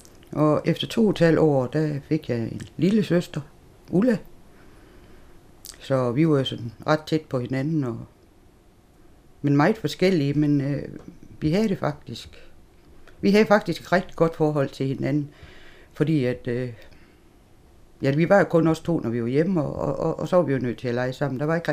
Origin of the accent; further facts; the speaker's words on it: Horsens, Central Denmark Region, Denmark; born there; og jeg er født i Christianholmsgade i Horsens i november 1946.